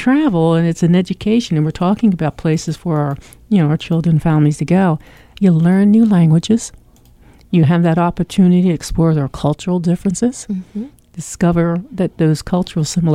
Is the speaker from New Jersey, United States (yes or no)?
yes; New Jersey, United States; You know, I grew up in South Jersey.